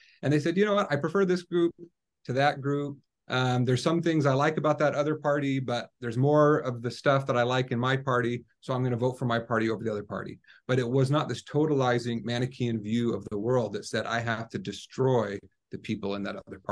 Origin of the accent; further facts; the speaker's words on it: Oregon, United States; Okay. I was born and raised in Oregon, but sure.